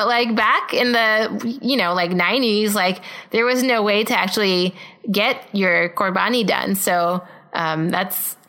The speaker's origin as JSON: {"language": "English", "region": "California", "country": "United States", "tie": "born or raised there", "said": "so I grew up in Southern California. I actually grew up in the burbs where there's a lot of cows because it was dairy farms."}